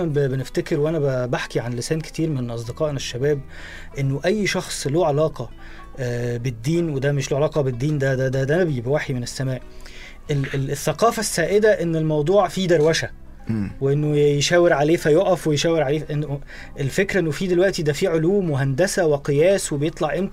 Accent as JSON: {"language": "Arabic", "country": "Egypt", "said": "وهنفتخر كده أنه من جدودنا كمصريين هذا"}